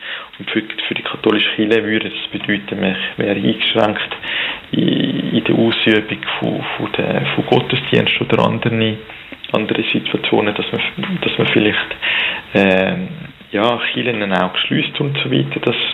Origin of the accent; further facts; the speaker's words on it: Switzerland; wirklich nicht so wie bei uns in der Schweiz oder auch in anderen europäischen Ländern